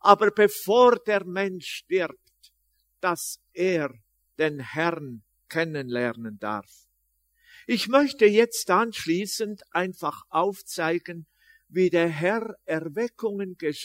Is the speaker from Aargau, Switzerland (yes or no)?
no; Bern, Switzerland; accent: Bernese German; now in Austria; Ich als Schweizer kann das sagen, aber schon als einer, der 50 Jahre in Österreich tätig ist